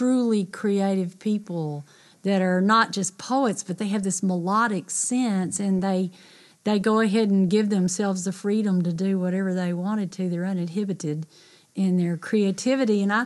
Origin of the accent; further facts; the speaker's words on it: Lubbock, Texas, United States; I started writing this song about the house I grew up in Lubbock, and things that happened when I was a child